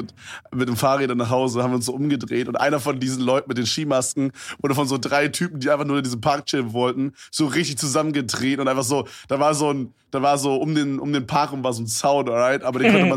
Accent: Brandenburg, Germany; Ja, Brandenburg. Bisschen Brandenburg.

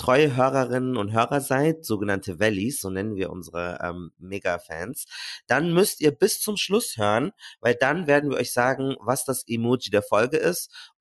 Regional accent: Munich, Bavaria, Germany; Ich komme aus München.

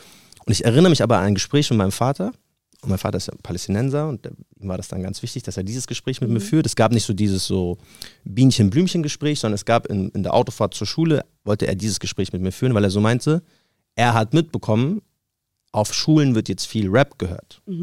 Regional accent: Munich, Bavaria, Germany; ich komme aus München.

